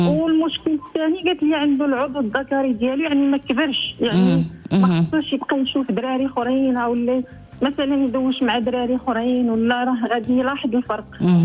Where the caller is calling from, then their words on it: Milan, Lombardy, Italy; انا في ميلانو.